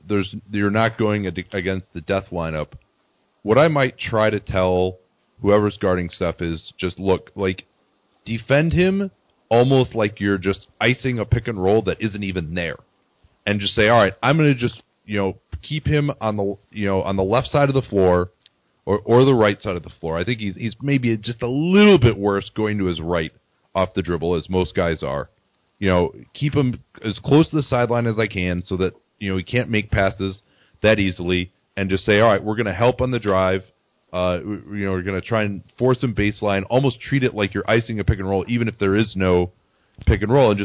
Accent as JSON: {"language": "English", "town": "Chicago", "region": "Illinois", "country": "United States", "tie": "born or raised there", "said": "I was actually my first time ever covering a game in my hometown, the United Center, which I was really fired up for."}